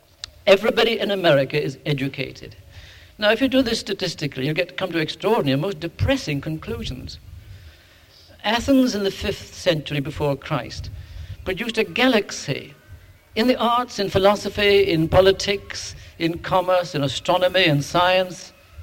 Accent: Aberdeen, Scotland, United Kingdom; now in United States; and I'm from Aberdeen in Scotland

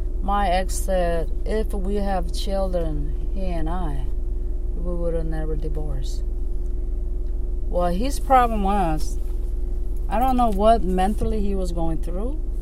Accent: South Korea; English is a second language; moved away; When I was growing up in Korea, we babysat everybody's baby. That's how it is.

